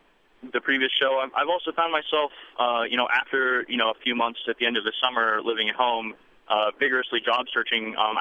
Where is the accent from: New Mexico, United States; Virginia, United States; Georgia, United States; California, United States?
New Mexico, United States; Santa Fe; now in Knoxville, United States; I'm actually born and raised in Santa Fe, and I'm just calling in. I'm a young white male.